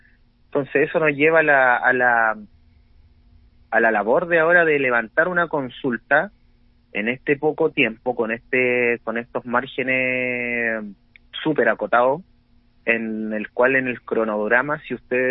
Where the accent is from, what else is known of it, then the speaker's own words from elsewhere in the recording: Purén, Araucanía, Chile; soy originario de Purén y en este momento me encuentro trabajando en Temuco como abogado